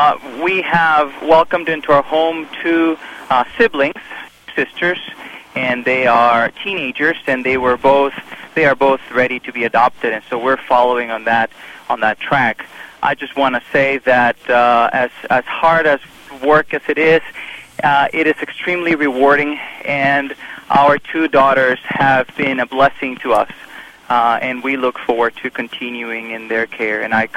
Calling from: Illinois, United States; Yes, I'm calling from Kankakee County.

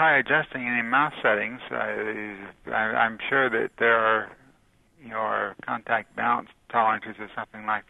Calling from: Lafayette, Indiana, United States; I'm calling from Lafayette, Indiana

